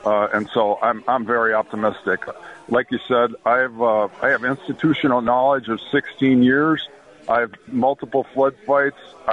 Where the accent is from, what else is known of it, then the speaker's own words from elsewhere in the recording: Fargo, North Dakota, United States; So I'm born and raised in Fargo. This is my hometown, and I love it.